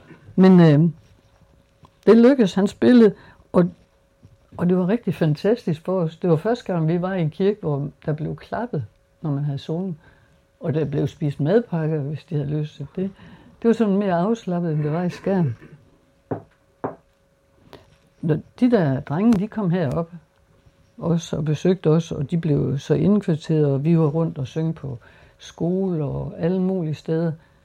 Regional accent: Skjern, Central Denmark Region, Denmark; Vi kommer alle sammen fra Skjern, og det går sådan.

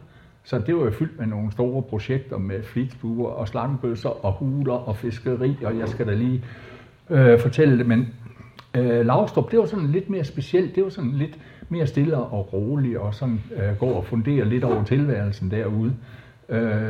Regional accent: Herning, Central Denmark Region, Denmark; Jeg er godt nok født og opvokset i Herning, men begge mine forældre stammer fra Lønborg. Og hver eneste skoleferie, så længe jeg kan huske, har jeg tilbragt i Lønborg.

